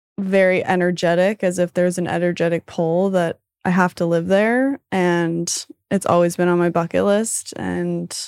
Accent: Boston, Massachusetts, United States; growing up in Boston and going to school in Boston, I love the city so much

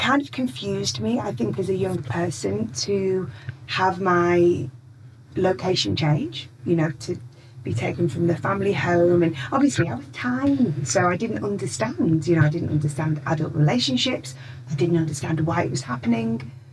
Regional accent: Rainhill, North West England, United Kingdom; I grew up just outside Liverpool, and I was born in Wiston Hospital. My parents and I lived in a place called Rainhill

